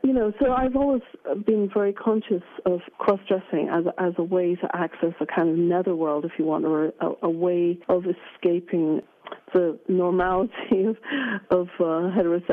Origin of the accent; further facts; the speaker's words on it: Aberdeen, Scotland, United Kingdom; growing up in Aberdeen in Scotland.